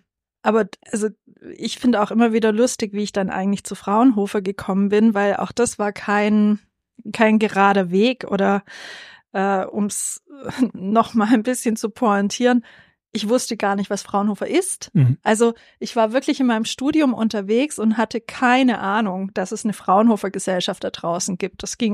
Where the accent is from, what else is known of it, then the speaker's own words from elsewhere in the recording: Stuttgart, Baden-Württemberg, Germany; born there; Ich bin in Stuttgart geboren. Also ich bin wirklich Stuttgarterin. Ja, mich hält der Kessel. Ich habe zwar so ein paar Ausflüge in meinem Leben schon unternommen, auch in anderen Städten gelebt, aber jetzt bin ich wieder in Stuttgart. Und ich bin auch ganz gerne hier.